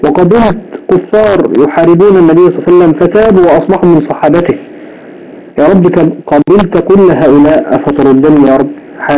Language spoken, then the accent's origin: Arabic; Egypt; اللي هي بيسموها لمبة الجاز عندنا في مصر